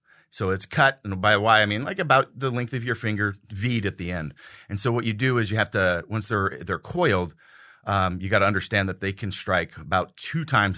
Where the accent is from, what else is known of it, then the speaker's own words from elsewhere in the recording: California, United States; also born or lived in Oregon; All over the wilderness of Northern California and Eastern Oregon.